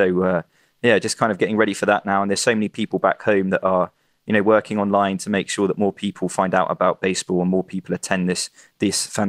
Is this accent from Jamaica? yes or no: no; England, United Kingdom; moved away as an adult; now in South Korea; I grew up in England. I spent my first 29 years there